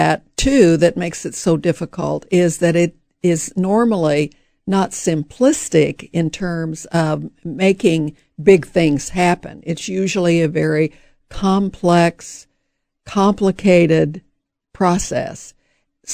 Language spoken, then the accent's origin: English; St. Joseph, Missouri, United States; I grew up in St. Joseph, Missouri.